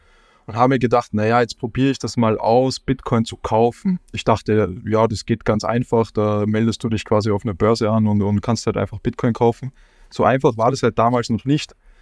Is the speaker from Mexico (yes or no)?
no; Salzburg, Austria; Ich komme aus Salzburg, aus dem schönen Österreich, Nachbarn ja von euch.